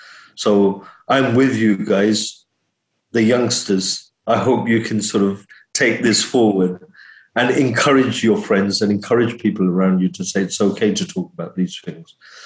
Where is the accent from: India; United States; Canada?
India; Being an Indian, being a Muslim, being an Asian, being part of this society in Leicester